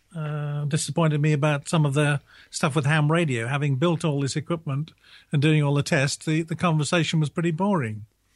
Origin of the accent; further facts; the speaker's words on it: Norwich, East of England, United Kingdom; also born or lived in Hertford; I moved with my parents from Hertford to Norwich, and went to school in Norwich and went to university in Durham.